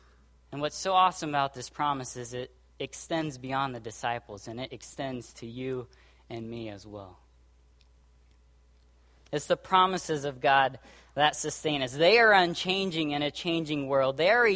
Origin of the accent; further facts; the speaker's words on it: Brazil; moved away as an adult; now in United States; This summer will be 10 years since I came from Brazil and stepped foot in the U.S. To go to college at the Master's College for 4 years and then go to the Master's Seminary for another 4 years.